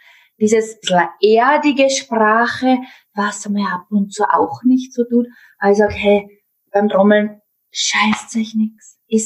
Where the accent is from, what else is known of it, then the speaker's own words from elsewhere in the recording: Upper Austria, Austria; ich komme ja aus dem Mühlviertel